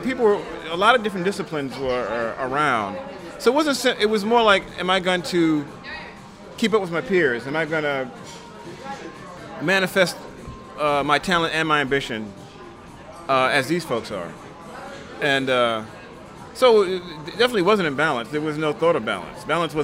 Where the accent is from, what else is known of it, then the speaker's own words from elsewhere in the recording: Brownsville, New York, United States; And coming from the outer boroughs, you have that same feeling. Growing up in Brownsville, I know it was a 40-minute ride to Manhattan.